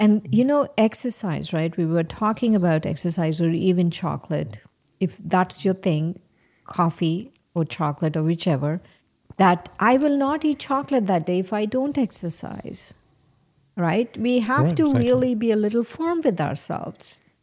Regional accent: India; when I was growing up in India

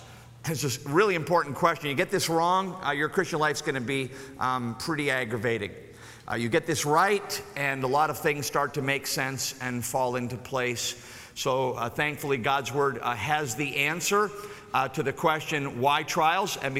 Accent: Clearwater, Florida, United States; I grew up in Clearwater. I pastored the church I grew up in. I never had a cold winter in my whole life.

